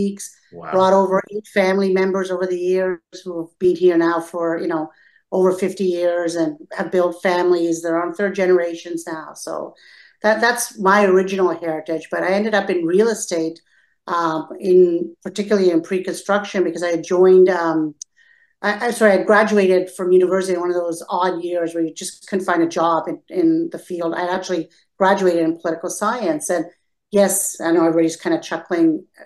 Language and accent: English; Canada; also born or lived in Croatia; with my parents as immigrants, they were political refugees, and we slept on a park bench for 2 days when we came to Canada because they knew absolutely nobody in Toronto.